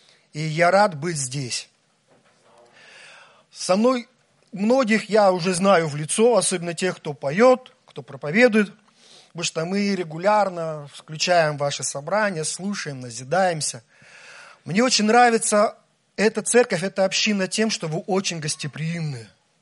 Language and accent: Russian; Almaty, Kazakhstan; Я из Алматы, Казахстан.